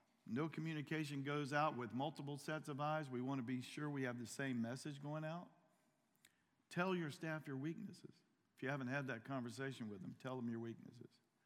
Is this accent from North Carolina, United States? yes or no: yes; North Carolina, United States; My sister is in my hometown in North Carolina, and she's sending me a video.